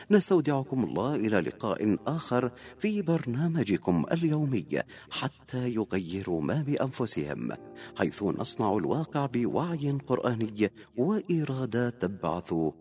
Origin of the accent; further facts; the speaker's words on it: Yemen; ونحن كشعب يمني